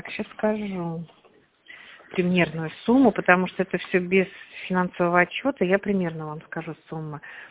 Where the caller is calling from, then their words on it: Tver, Tver Oblast, Russia; Я из Твери.